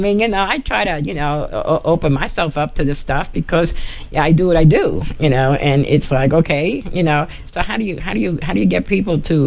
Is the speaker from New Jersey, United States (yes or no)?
no; New York, United States; Now, I'm a lesbian, Puerto Rican, from New York, you know, who's come south, you know. I was born on the Lower East Side around the Jewish tradition, okay. Then we moved to Brooklyn, and I was with the Irish and the Italian